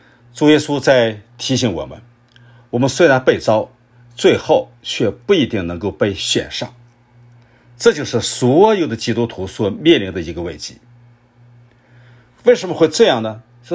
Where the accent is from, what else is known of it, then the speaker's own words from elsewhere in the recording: China; 说到娶亲，我们中国人有一个习俗